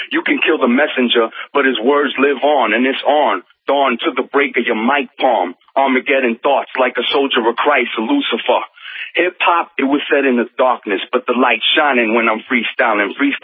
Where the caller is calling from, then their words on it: New York, United States; And, you know, I'm calling you from the New York Police State.